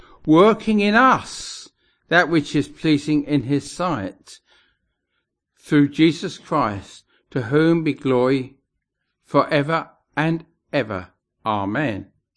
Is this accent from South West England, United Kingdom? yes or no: yes; South West England, United Kingdom; from England, the county of Dorset.